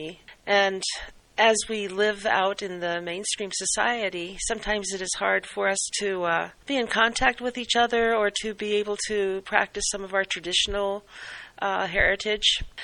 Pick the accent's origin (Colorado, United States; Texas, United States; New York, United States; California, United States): Colorado, United States; moved away as an adult; also born or lived in Florida; I'm from Colorado originally. I grew up in Colorado, and the day I graduated from high school, my family moved to Florida.